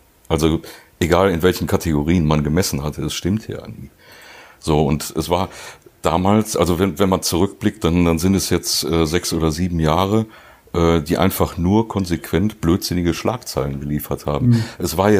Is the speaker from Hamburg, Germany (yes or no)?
no; Duisburg, North Rhine-Westphalia, Germany; born there; Ich bin ja gebürtiger Duisburger.